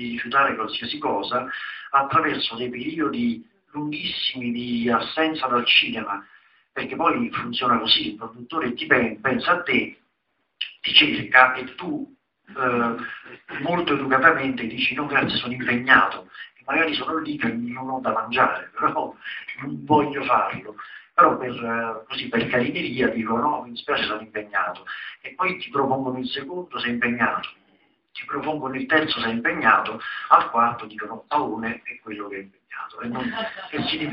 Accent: Naples, Campania, Italy; Infatti io sono napoletano, come molti di voi sapranno

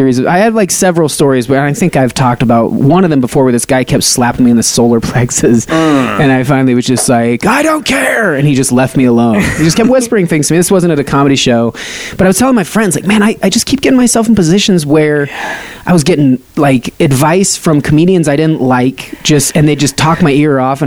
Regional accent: Nevada, United States; I get it because I'm from Nevada, and when people say Nevada, I won't stand for it.

